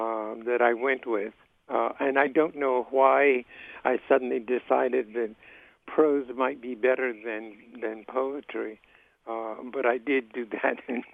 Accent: Birmingham, Alabama, United States; moved away; I grew up in Birmingham, Alabama, from 1933 to 1948, I think.

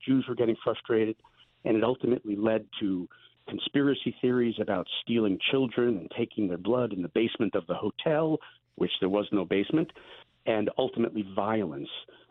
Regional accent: New York City, New York, United States; I grew up in New York City, and there were a lot of kids whose grandparents and even parents had numbers on their arms from the camps

